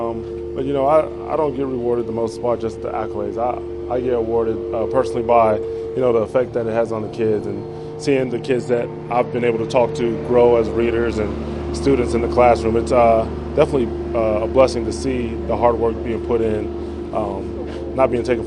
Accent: Miamisburg, Ohio, United States; now in Denver, United States; I volunteered to be a TA back in the elementary and middle schools back in my hometown of Miamisburg, Ohio

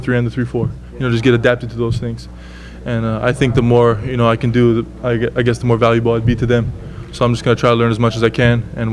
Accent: Hawaii, United States; People think I'm crazy when I say I love cold weather because I'm from Hawaii, you know, used to the 85 degrees, you know. You got to leave the island sometime

